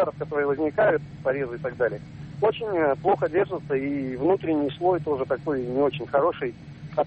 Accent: Kazan, Tatarstan, Russia; я из Казани.

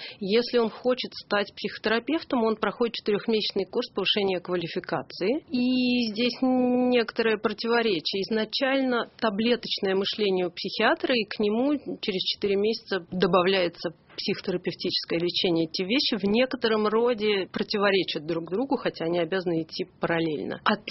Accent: Moscow, Russia; Я клинический психолог из Москвы.

